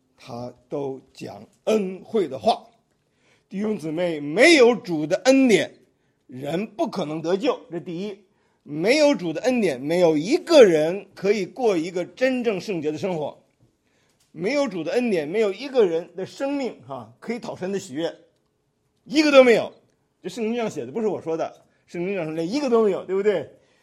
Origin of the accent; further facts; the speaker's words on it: China; moved away as an adult; now in United States; 因为我们那个时候从大陆来的，我们八十年代到美国去的时候